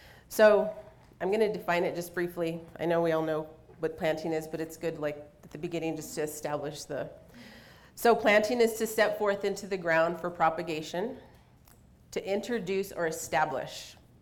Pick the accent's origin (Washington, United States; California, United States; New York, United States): California, United States; I was born in California, raised in the San Fernando Valley.